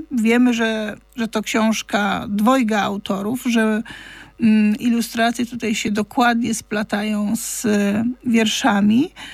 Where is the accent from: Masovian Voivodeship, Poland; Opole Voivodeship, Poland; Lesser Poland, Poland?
Lesser Poland, Poland; Kraków; Ja jestem krakowianką